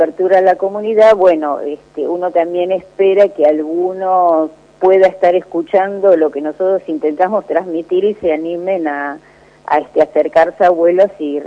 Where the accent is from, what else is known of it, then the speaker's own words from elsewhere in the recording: Argentina; como argentinos también nos fue parte de esa catástrofe